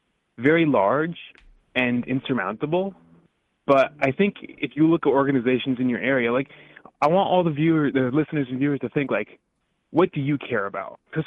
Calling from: Queens, New York, United States; from Queens.

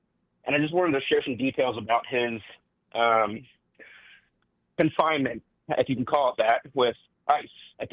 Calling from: Missouri, United States; calling from Missouri.

